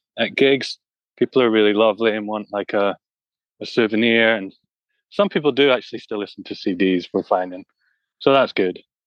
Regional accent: Glasgow, Scotland, United Kingdom; I'm from Glasgow, kind of grew up playing around Glasgow. I'm a drummer.

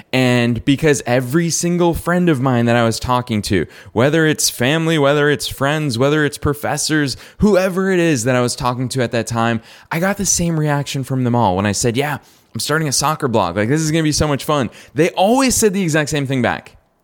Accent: Massachusetts, United States; So I went to college just outside of Boston, Massachusetts, really close to my hometown.

